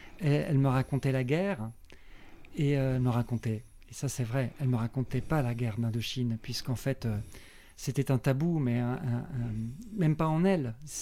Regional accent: Mulhouse, Grand Est, France; also born or lived in Strasbourg; Je viens de Strasbourg, je suis originaire de Mulhouse, ce qu'on apprendra un petit peu dans le spectacle. Voilà, c'est la petite ville industrielle suisse au départ, qui est au sud de l'Alsace, donc dans le Haut-Rhin

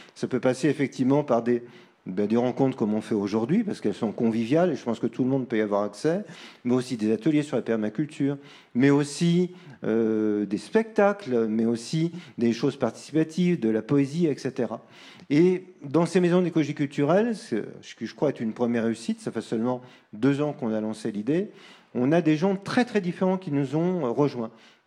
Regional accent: Paris, Île-de-France, France; Moi, je suis parisien d'origine, mais j'habite en campagne depuis au moins 20 ans

